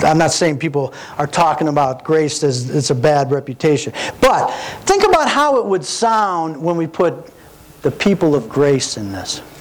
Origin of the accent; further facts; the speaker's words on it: Missouri, United States; I'm from Missouri, the Show Me State.